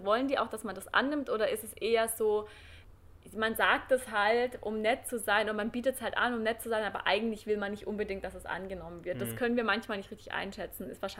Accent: Germany; so als Deutscher will man manchmal vielleicht schneller auf den Punkt kommen

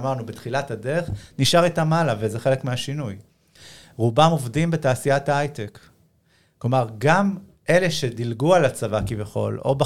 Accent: Ashkelon, Southern District, Israel; אני רוצה לחזור לאשקלון. אני רוצה להיות באשקלון ולקחת את כל הידע שצברתי ואת כל היכולות שלי ולחזור למקום שבו גדלתי.

